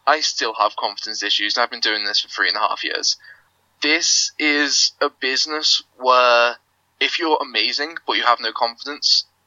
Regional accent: Anfield, North West England, United Kingdom; So next Thursday, which is the 24th, I am slated to appear at Wrestling Sports in my hometown of Anfield.

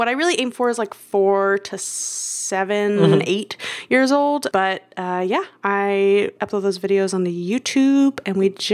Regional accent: New York, United States; I'm a New Yorker.

